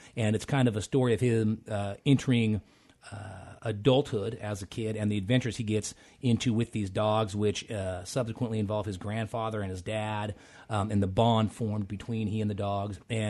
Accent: Whidbey Island, Washington, United States; No, I grew up on Woodby Island, kind of on a farm, and growing up, we didn't have TV per my parents' choice.

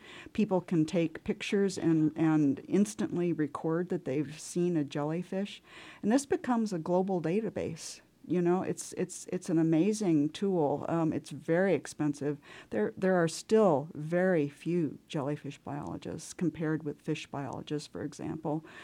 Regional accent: Kansas City, Missouri, United States; so even though I grew up in Kansas City.

